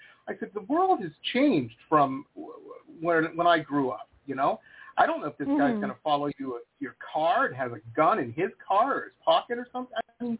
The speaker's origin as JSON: {"language": "English", "town": "Detroit", "region": "Michigan", "country": "United States", "tie": "born or raised there", "said": "And again, I'm from Detroit. That's where I grew up. Pretty hard town, pretty rough town, you know."}